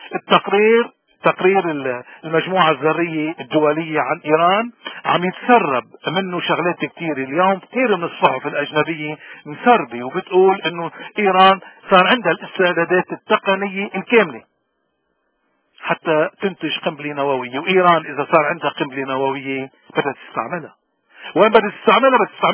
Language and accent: Arabic; Lebanon; إذا اليوم نحن بلبنان كيف بده يكون مصيرنا؟ أكيد حزب الله بده يعمل حرب مع إسرائيل، ورح ندفع نحن كلبنانيين نتيجة الانتماء